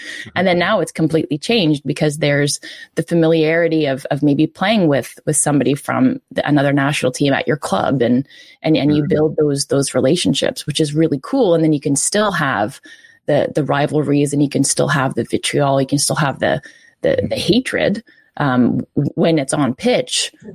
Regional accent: Canada; you wanted to go out there and as a Canadian, like, prove yourself and not be shown up.

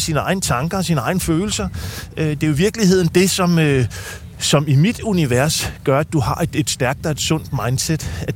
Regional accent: Ballerup, Capital Region of Denmark, Denmark; Jeg er vokset op i Ballerup.

